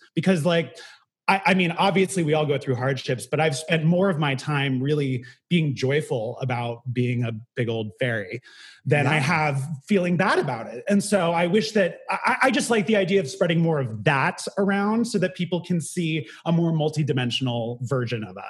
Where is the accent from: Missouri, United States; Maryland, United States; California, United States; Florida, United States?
California, United States; as I grew up in the Bay Area. So catering was not like a huge part of life the way that it is in New York City.